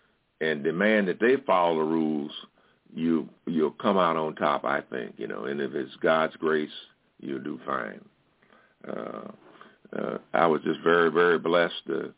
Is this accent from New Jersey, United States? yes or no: no; St. Louis, Missouri, United States; born there; I was born in St. Louis, Missouri, and never was a lover of school at that time